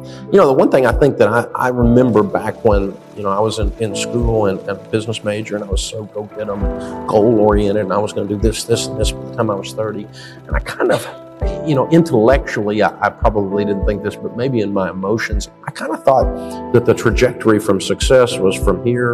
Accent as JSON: {"language": "English", "town": "Antioch", "region": "Tennessee", "country": "United States", "tie": "born or raised there", "said": "And I grew up over in Antioch, Tennessee."}